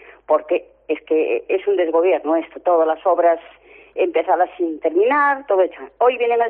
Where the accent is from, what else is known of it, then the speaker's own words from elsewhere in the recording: Ferrol, Galicia, Spain; somos de Ferrol